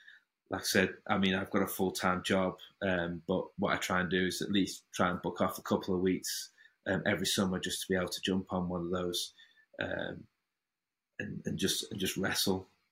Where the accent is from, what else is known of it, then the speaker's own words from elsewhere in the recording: Nottingham, East Midlands, United Kingdom; So I'm from Nottingham. So that's East Midlands, probably about 2 hours from Liverpool, 2 hours from London.